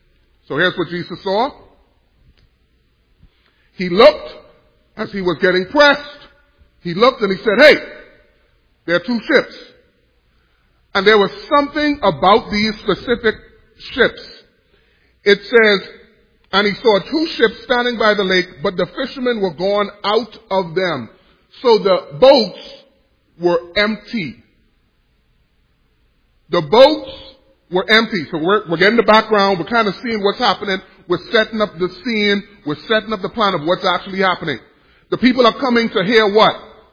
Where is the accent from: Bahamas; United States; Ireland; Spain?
Bahamas; I'm from the Bahamas, so, you know, I love the ocean.